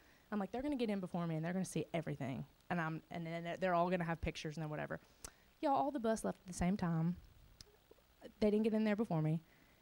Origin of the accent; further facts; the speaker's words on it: Shreveport, Louisiana, United States; I mean, I'm from Shreveport. We're good at falling in potholes, but we're not good at, you know, talking and schmoozing people.